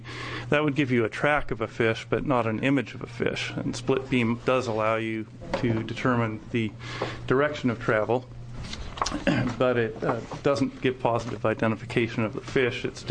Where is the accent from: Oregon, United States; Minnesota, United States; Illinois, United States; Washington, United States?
Washington, United States; Seattle; from Seattle. My company is Sound Metrics Corporation.